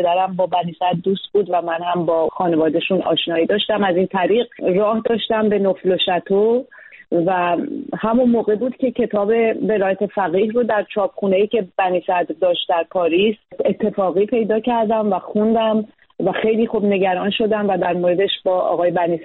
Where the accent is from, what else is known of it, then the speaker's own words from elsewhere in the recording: Tehran, Tehran Province, Iran; born there; من متولد تهران هستم.